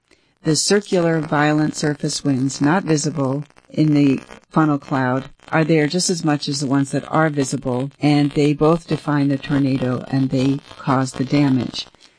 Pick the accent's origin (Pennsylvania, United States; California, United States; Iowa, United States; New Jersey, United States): Iowa, United States; Ames; growing up in Ames, I always heard that Ames was relatively tornado exempt because the city is essentially between two rivers, the Skunk River and the Squaw Creek.